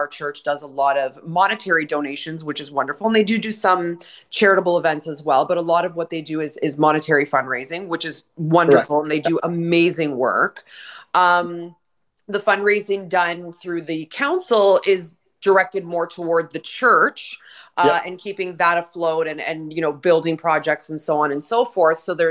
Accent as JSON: {"language": "English", "town": "Etobicoke", "region": "Ontario", "country": "Canada", "tie": "born or raised there", "said": "I grew up in the Greater Toronto Area, born and raised in Etobicoke. I've been going to Prophet Elias Church for 35 years, volunteered in various programs. I grew up in Etobicoke, went to school at York University."}